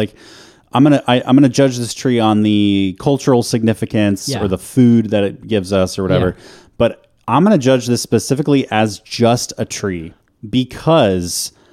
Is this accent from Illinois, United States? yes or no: no; Oregon, United States; I grew up in Oregon, and I don't give two shits for how you feel about this tree.